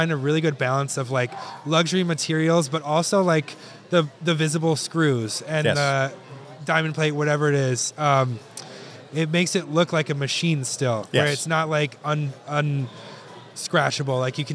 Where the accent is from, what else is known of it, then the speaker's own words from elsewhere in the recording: Milwaukee, Wisconsin, United States; Growing up in the Midwest as a punk in Milwaukee, can relate